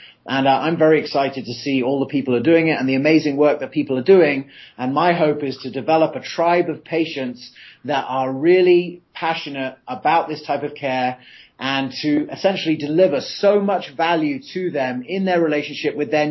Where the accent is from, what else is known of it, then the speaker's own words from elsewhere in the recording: England, United Kingdom; now in United States; where I grew up in England, there's a lot of bureaucracy behind any sort of shift.